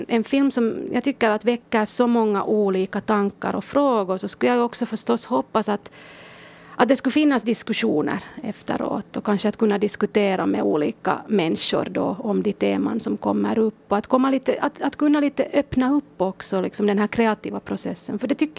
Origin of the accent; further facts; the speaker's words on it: Turku, Southwest Finland, Finland; Jag är ju hemma från Åbo och nu har jag flyttat tillbaks hit.